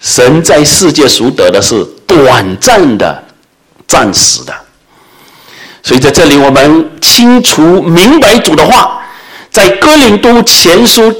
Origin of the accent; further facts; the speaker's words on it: China; now in Canada; 我们都是从中国移民过来的，